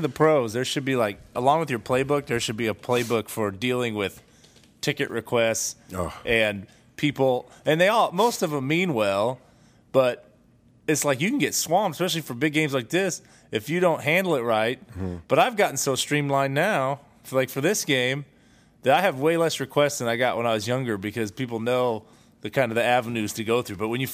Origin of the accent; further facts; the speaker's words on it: Fruitland, Idaho, United States; Fruitland, Idaho, the Grizzlies.